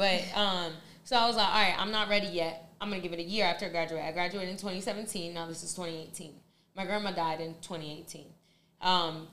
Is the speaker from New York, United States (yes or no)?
yes; New York, United States; and we grew up in New York.